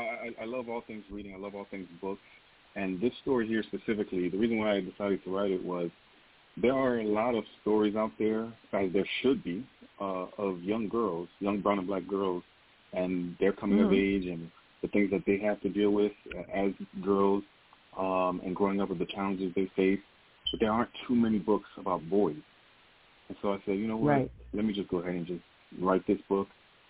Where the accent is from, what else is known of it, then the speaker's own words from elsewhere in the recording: Haiti; The first one is just about me in Haiti and the different experiences that I had in Haiti and growing up in Haiti